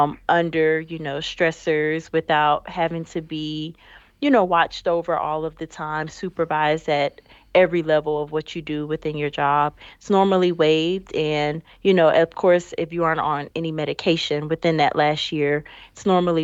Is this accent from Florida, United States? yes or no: yes; Kissimmee, Florida, United States; I am from Kissimmee, Florida.